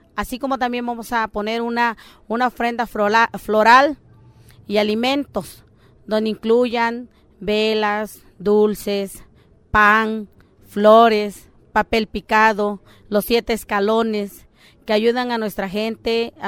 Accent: Veracruz, Mexico; ya que afortunadamente vengo de Veracruz

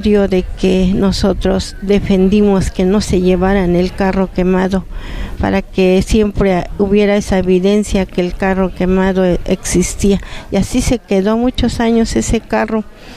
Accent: Xochitlán de Flores Magón, Oaxaca, Mexico; soy pues de nacionalidad mexicana, nací en este lugar de los Xochitlán de Flores Magón.

